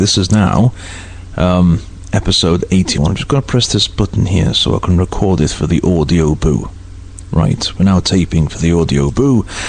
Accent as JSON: {"language": "English", "town": "Liverpool", "region": "North West England", "country": "United Kingdom", "said": "Liverpool broadcaster and producer. I'm a Scouser and I love"}